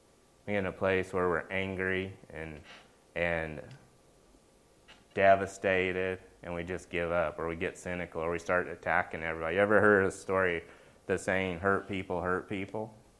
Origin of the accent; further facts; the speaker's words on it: Oklahoma, United States; Like, I'm a cowboy, right? I'm from Oklahoma.